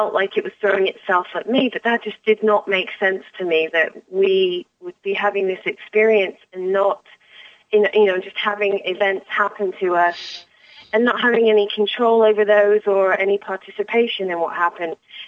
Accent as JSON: {"language": "English", "region": "England", "country": "United Kingdom", "tie": "born or raised there", "said": "I was born and raised in England. Well, I've been backwards and forwards all my life, but a lot of my time was spent in England."}